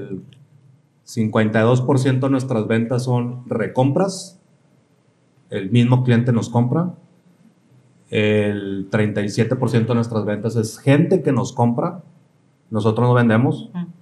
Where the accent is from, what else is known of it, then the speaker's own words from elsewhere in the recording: Hermosillo, Sonora, Mexico; pues yo soy de Hermosillo